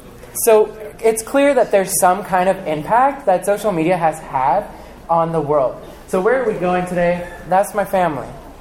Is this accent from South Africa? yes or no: no; Missouri, United States; I grew up in Missouri, and I attended the University of Missouri in Kansas City